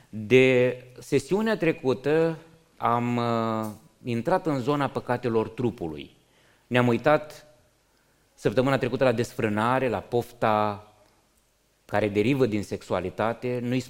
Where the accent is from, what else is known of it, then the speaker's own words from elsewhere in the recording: Iași, Iași County, Romania; În biserica în care am crescut, în Iași